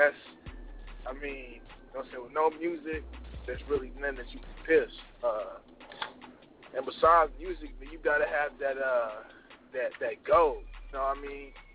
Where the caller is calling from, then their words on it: Tacoma, Washington, United States; Washington, you know what I'm saying?